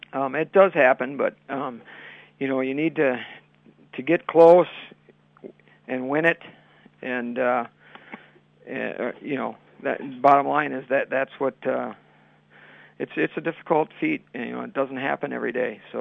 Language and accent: English; Minnesota, United States; I think so, because, you know, I grew up in Minnesota